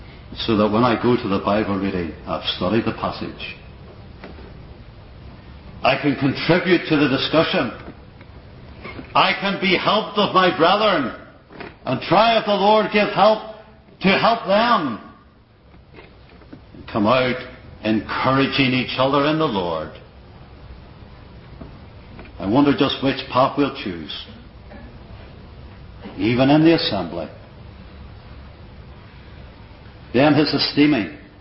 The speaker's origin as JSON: {"language": "English", "country": "Ireland", "said": "Now, I'm an Irishman and I've preached it in the gospel."}